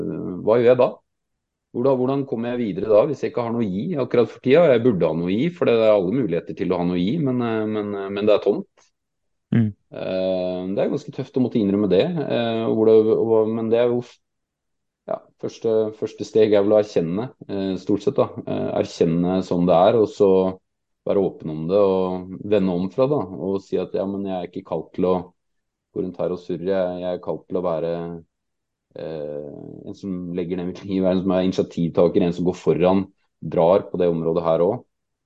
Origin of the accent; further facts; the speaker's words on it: Oslo, Norway; now in Hemsedal, Norway; Vi kom fra Oslo og flytta til Hemsedal